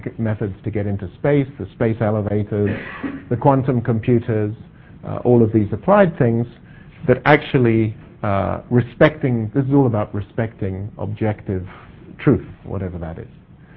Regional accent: South Africa; So in the belief that I'm from South Africa

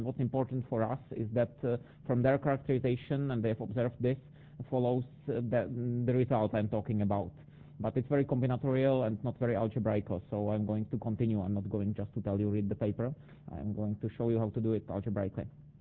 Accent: Prague, Czechia; from Prague.

